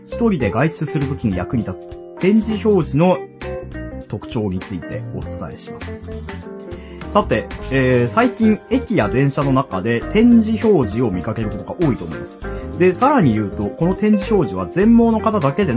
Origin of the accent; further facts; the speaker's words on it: Kyushu, Japan; ここからの5分間は生粋の九州男児である私